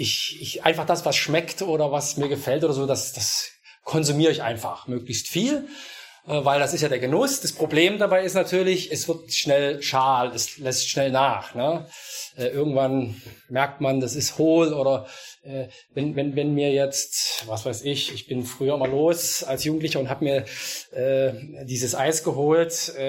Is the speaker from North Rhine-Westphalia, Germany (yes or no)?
no; Osnabrück, Lower Saxony, Germany; ich komme aus Osnabrück.